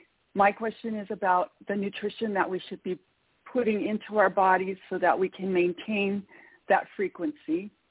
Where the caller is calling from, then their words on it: Lewiston, Idaho, United States; I'm calling from Lewiston, Idaho.